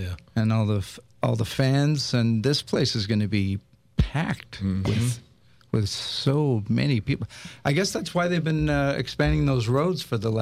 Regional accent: Montreal, Quebec, Canada; I'm from Montreal, Canada originally.

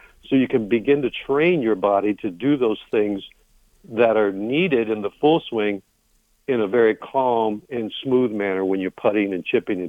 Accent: Louisiana, United States; And so I am from Louisiana. A lot of people ask me what part of the South you're from, and I say South Detroit, way south of Detroit.

